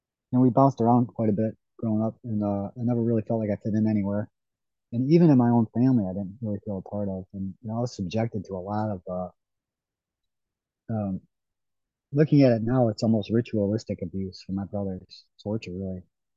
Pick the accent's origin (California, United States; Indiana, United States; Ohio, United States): Ohio, United States; Yeah, I grew up in Ohio, up on the coast of Lake Erie.